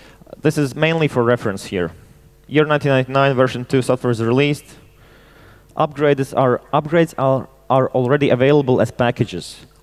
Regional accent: Latvia; By the way, MicroTik are a Latvian company. I come from Latvia. They are also a Latvian company.

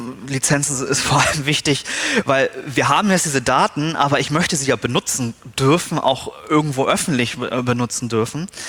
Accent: Kiel, Schleswig-Holstein, Germany; So, ich komme aus Kiel

